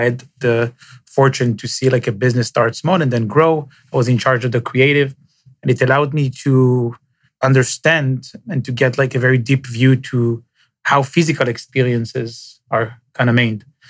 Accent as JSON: {"language": "English", "country": "Israel", "tie": "born or raised there", "said": "born and raised in Israel."}